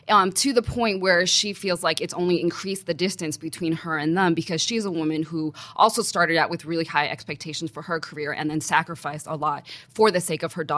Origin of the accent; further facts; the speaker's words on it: New York, United States; born there; first language Chinese; I was born here. I was born in New York. So were my sisters. My parents emigrated first from China, then to Taiwan, and then to America in the early 70s.